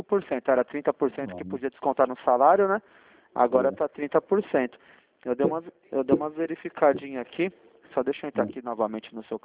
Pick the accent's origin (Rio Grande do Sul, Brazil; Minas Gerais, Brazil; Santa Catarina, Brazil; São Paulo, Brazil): São Paulo, Brazil; Sorocaba; Sou Sorocaba.